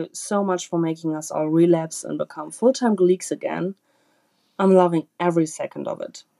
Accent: Germany; I'm from Germany.

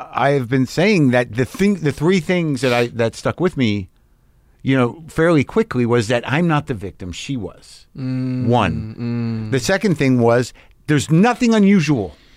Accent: New Mexico, United States; Because I went to Taos and I grew up in New Mexico.

